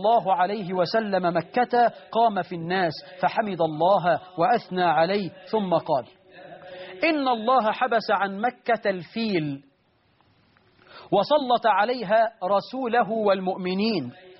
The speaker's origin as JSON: {"language": "Arabic", "country": "Egypt"}